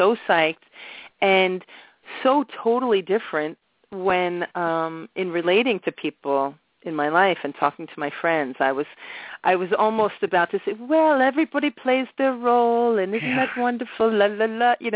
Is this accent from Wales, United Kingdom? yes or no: no; Scotland, United Kingdom; Well, I'm Scottish too, so that must be why I'm comfortable with you.